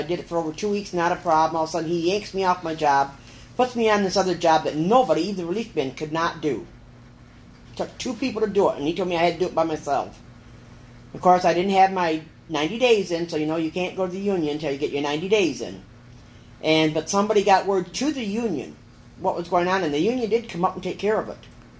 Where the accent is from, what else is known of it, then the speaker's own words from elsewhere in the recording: Michigan, United States; So, you know, I was not from Lansing. I was from up north. And so we just didn't have that kind of talk.